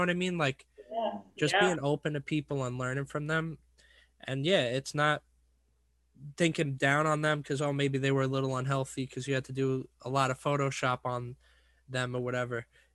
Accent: New York City, New York, United States; we're from the Big Apple, you know, there's plenty of pizza for all of us

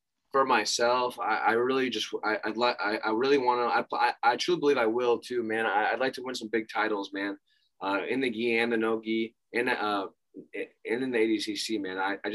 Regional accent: Florida, United States; now in Mount Vernon, United States; I'm a beach guy, man. I grew up in South Florida.

